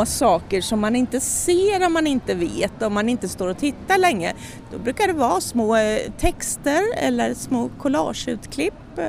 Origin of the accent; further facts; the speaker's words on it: Linköping, Östergötland, Sweden; Jag kommer från Linköping är jag född av.